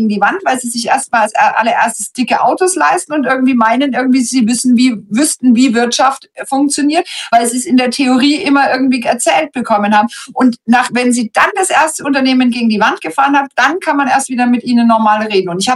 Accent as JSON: {"language": "German", "town": "Munich", "region": "Bavaria", "country": "Germany", "said": "und ich bin ja Münchnerin, ne? Und wir in München"}